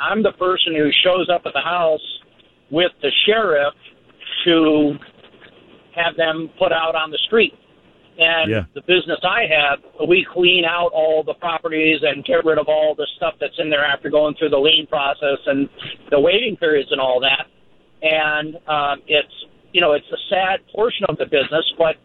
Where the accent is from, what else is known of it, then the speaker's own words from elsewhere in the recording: Cleveland, Ohio, United States; now in California, United States; I mean, I grew up in the in Cleveland